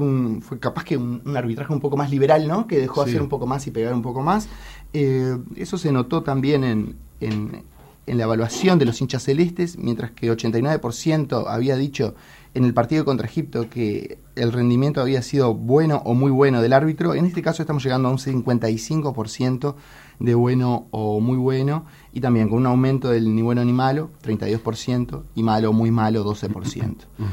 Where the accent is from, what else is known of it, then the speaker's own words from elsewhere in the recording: Uruguay; Todos necesitamos ver el partido, pero porque somos uruguayos.